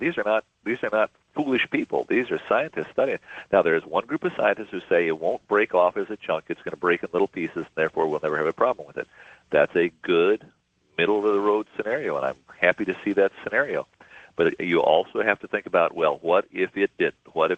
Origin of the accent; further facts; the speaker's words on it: Minnesota, United States; moved away as an adult; also born or lived in Florida; Yeah. I grew up in Minnesota and lived here until I was 45, and then my wife and I headed to Florida because we wanted to not deal with the harsh winters.